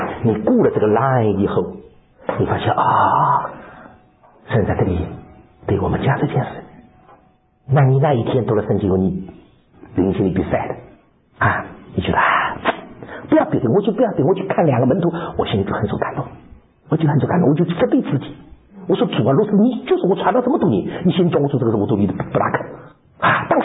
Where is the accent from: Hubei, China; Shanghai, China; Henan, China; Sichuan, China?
Shanghai, China; 好像我们中国人骂我们上海人一样